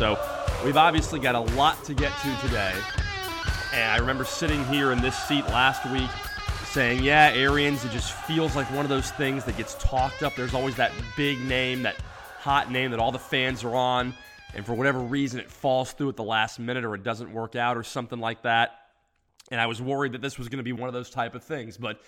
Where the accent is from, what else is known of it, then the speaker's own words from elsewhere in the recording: Tampa, Florida, United States; You know, growing up in Tampa, my whole life, Cuba just being a couple hundred miles straight south.